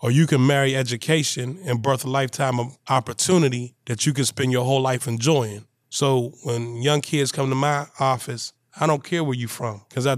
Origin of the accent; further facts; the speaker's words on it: Pittsburgh, Pennsylvania, United States; So when I got to Norfolk State, I'm from Pittsburgh, so I had never been on the beach.